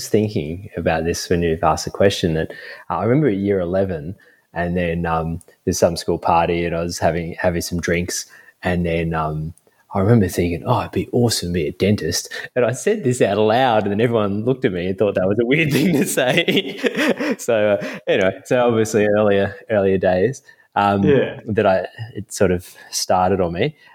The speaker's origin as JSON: {"language": "English", "town": "Brisbane", "region": "Queensland", "country": "Australia", "tie": "born or raised there", "said": "So I grew up in Sherwood in Brisbane, which is, again, I really liked it."}